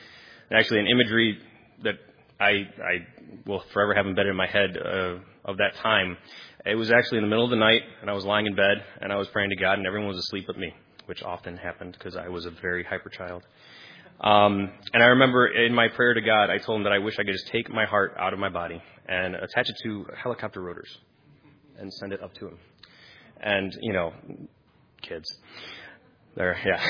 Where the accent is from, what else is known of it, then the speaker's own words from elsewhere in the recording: Chicago, Illinois, United States; born there; am Puerto Rican. And I'm proud of it. Don't judge a book by its cover. It's my life story. All right. I was born in Chicago, and I was blessed to be raised in a Christian home.